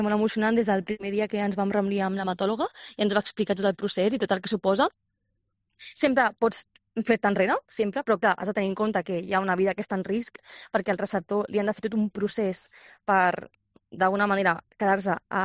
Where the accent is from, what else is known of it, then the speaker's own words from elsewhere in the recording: Barcelona, Catalonia, Spain; en el meu cas perquè sóc de Barcelona